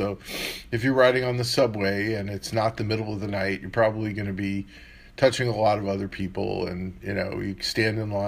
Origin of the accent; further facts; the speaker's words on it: Queens, New York, United States; I grew up in an anti-Semitic environment in New York City. I grew up in Queens, not really very far away from, not far away at all from where Donald Trump grew up.